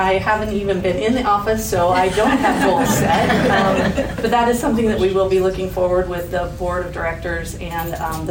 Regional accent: Hershey, Nebraska, United States; I am from Hershey, Nebraska. I have one son

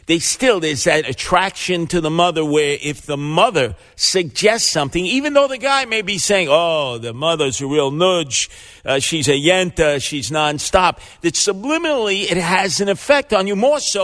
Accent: Brooklyn, New York, United States; It wasn't just that way in our family growing up in Canarsie with my two sisters.

